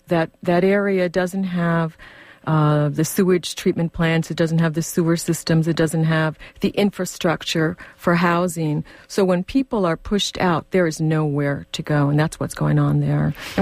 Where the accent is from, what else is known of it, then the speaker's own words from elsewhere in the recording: New York, United States; And I'm from New York.